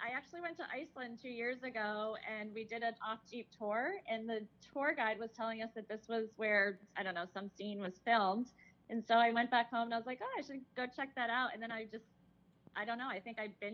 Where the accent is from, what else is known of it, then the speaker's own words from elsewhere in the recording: New England, United States; So I grew up in New England.